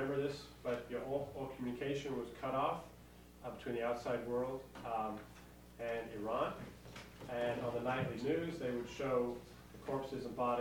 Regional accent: England, United Kingdom; born there; I was born in England, and her English is better than mine.

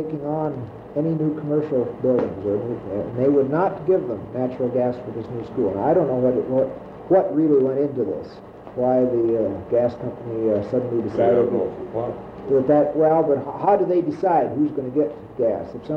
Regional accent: Illinois, United States; Illinois.

